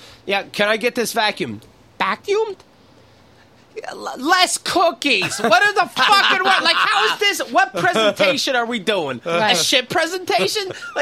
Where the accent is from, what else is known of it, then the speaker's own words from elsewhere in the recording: Somerset, Pennsylvania, United States; I'm like, that means that's all of you from Somerset.